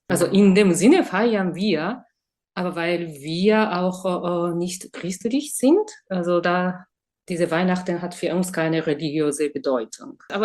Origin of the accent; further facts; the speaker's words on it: Japan; German is a second language; now in Germany; Ich komme aus Japan.